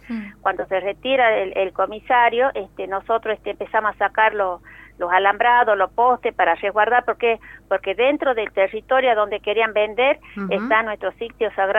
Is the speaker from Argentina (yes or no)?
yes; El Mollar, Tucumán, Argentina; desde que mi pueblo, mi comunidad, a una asamblea extraordinaria en la plaza principal del Mollar